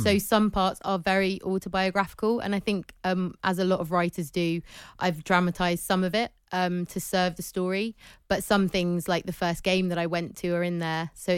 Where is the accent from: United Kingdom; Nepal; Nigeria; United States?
United Kingdom; England; I was born in the Midlands, so grew up feeling very English.